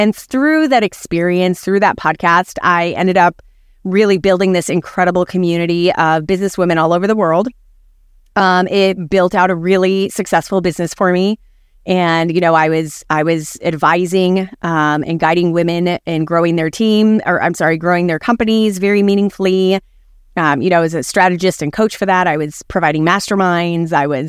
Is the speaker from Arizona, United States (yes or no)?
yes; Arizona, United States; I'm a German American mutt, four or five generations in, but I was raised in the Southwest, desert of Arizona, right on the border of Mexico. One of six kids, and in a really, really tiny small town.